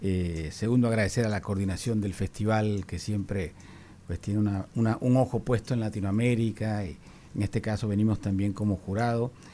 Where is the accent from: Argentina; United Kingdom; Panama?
Panama; como panameños tenemos el honor de firmarlo con República Dominicana